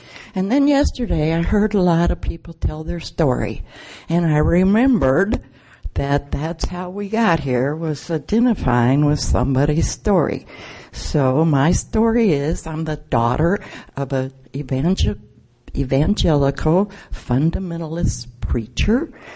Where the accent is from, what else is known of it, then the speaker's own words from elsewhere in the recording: California, United States; Now remember, I'm from California. We don't have a lot of Christians in our fellowships.